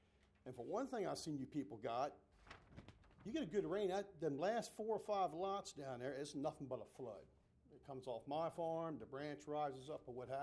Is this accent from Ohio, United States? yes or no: no; Milford, Delaware, United States; born there; I was born in Sussex County, Milford Hospital, and 2 days later they moved me north of Kent.